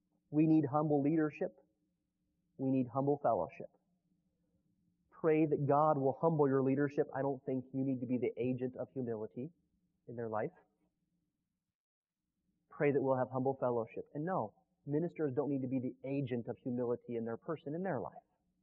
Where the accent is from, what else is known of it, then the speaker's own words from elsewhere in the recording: Wyoming, United States; it's increasingly difficult for me, because I grew up in Wyoming.